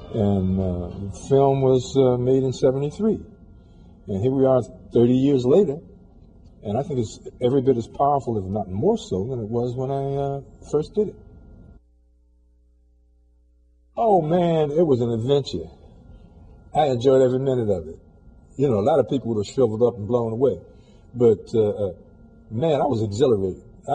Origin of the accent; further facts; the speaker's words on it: Chicago, Illinois, United States; For instance, I never raised a dime out of my hometown, Chicago.